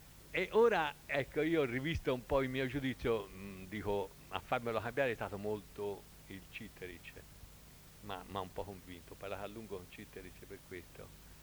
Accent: Sesto Fiorentino, Tuscany, Italy; io sono di un paese, io non sono del comune di Firenze, no? Io sono di Sesto Fiorentino

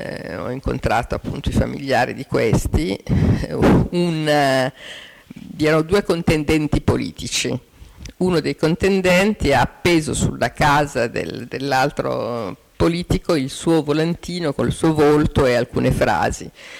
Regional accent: Israel; io amo il mio paese, sono israeliano e so di esserlo

